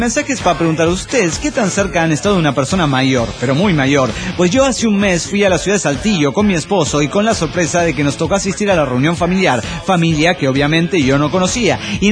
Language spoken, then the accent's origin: Spanish; Ibarra, Imbabura, Ecuador; now in Tulcán, Ecuador; de Ibarra, pero ahora en Tulcán, Ecuador.